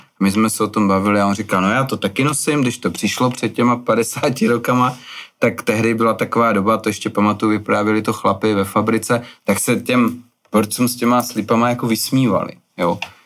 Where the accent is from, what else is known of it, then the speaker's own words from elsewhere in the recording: Olomouc, Olomouc Region, Czechia; města, ze kterého já pocházím z Olomouce